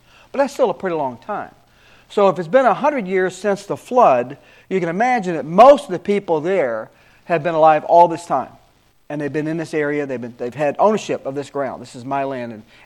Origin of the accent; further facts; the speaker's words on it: Alabama, United States; Because I'm from Alabama. Alabamians don't speak foreign English as a foreign language to us.